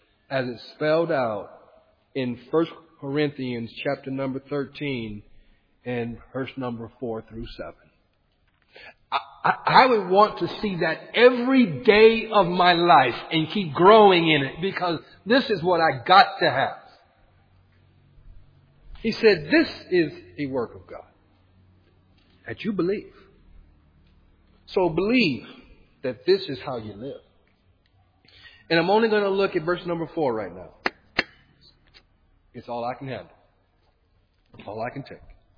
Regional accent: California, United States; Look where I come from. I'm from the Bay Area. I'm from Silicon Valley.

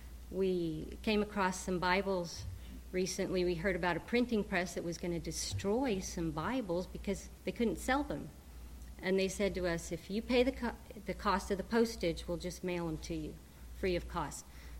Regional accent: South Carolina, United States; I grew up on the Bob Jones campus where my parents were professors, and it warms my heart to see some of their colleagues still.

